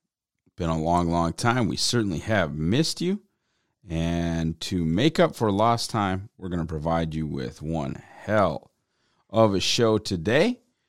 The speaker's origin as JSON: {"language": "English", "town": "Northwood", "region": "North Dakota", "country": "United States", "tie": "born or raised there", "said": "Kelby is a hometown kid from my hometown in Northwood."}